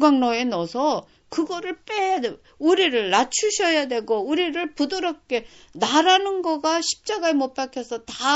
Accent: South Korea; 저도 한국 사람이니까 독도가 우리나라 하고서 자란 사람이고

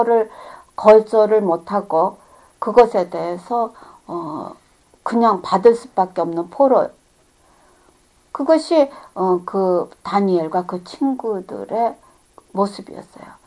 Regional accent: South Korea; now in United States; 우리는 지금 미국 땅에서 사니까 한국에서 태어난 사람들이 지금 미국에 와서 살고 있어요.

